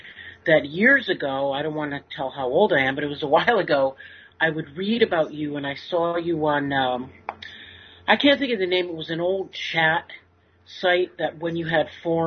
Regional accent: Hamden, Connecticut, United States; I'm from Hamden, Connecticut

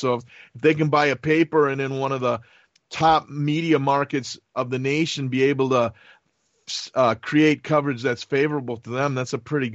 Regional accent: Milwaukee, Wisconsin, United States; Where I grew up in Milwaukee, there was an iconic building that housed the two largest papers in the state, the Milwaukee Journal and the Milwaukee Sentinel

